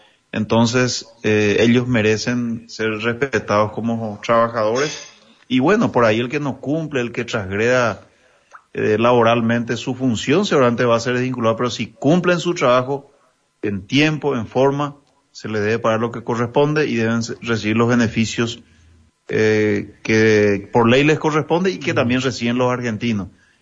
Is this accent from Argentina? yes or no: no; Ayolas, Misiones, Paraguay; Que somos de Ayolas los dos candidatos a diputados y queremos hacer historia.